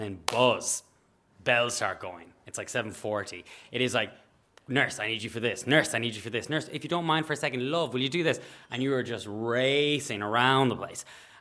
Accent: Galway, Connacht, Ireland; I'm a nurse from Galway.

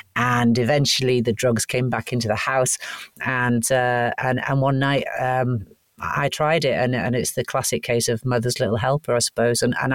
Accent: Wales, United Kingdom; also born or lived in Canada; I was born in Canada and raised in Wales, and I grew up in a sort of a farming community, quite a rural area. Great place to grow up as a kid.

